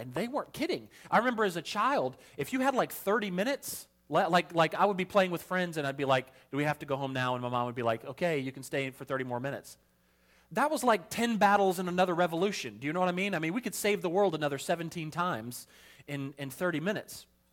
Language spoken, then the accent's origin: English; the South, United States; I grew up in the South, and I can tell you that the pace just seems to be a little slower there.